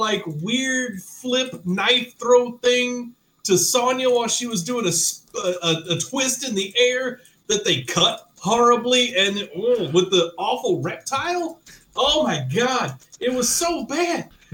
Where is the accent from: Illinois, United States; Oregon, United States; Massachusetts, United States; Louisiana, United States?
Illinois, United States; Chicago; I grew up in Chicago.